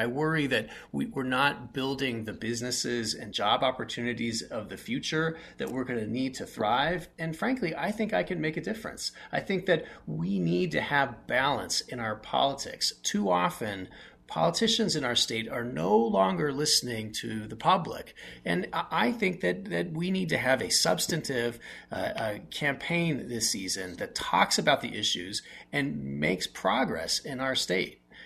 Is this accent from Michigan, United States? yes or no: no; West Valley City, Utah, United States; And I grew up in West Valley City with very limited income and, worked hard as a kid.